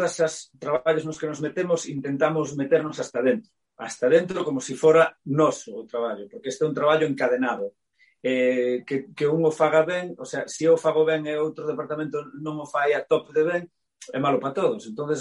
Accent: Burela, Galicia, Spain; Sí, eu son de Burela.

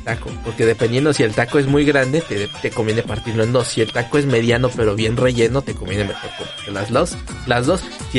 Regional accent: Mexico; siendo mexicano aún así duele.

